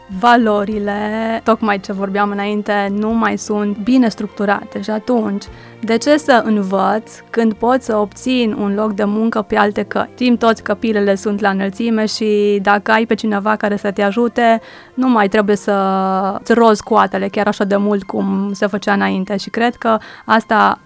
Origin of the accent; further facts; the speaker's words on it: Romania; Suntem ca și români tradiționali